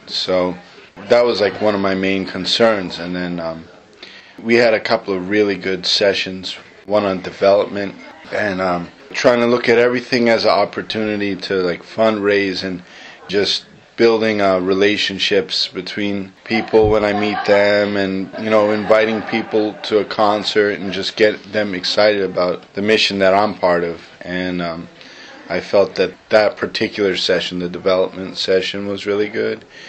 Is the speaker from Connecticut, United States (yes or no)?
yes; New Haven, Connecticut, United States; I'm coming from New Haven.